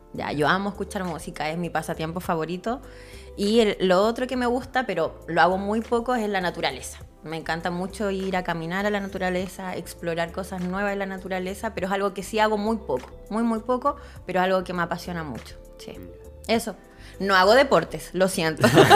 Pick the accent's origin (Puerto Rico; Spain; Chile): Chile; Puerto Montt, Los Lagos; Bueno, yo soy de la ciudad de Puerto Montt, nacida y criada aquí hace 34 años. Ya nací un 20 de marzo de 1989, acá en Puerto Montt, en el hospital.